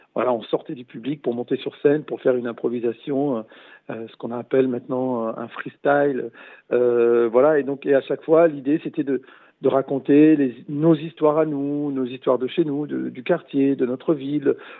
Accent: Roubaix, Hauts-de-France, France; Bah, moi, je suis né, j'ai grandi à Roubaix

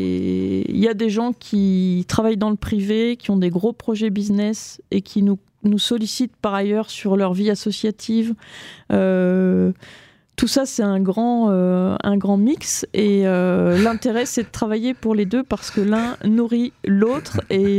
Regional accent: Grand Est, France; also born or lived in Laxou; Mes parents sont tous les deux originaires de la Meuse. Ont fait leurs études à Nancy. Je suis née à Laxou et ensuite j'ai grandi près de Verdun.

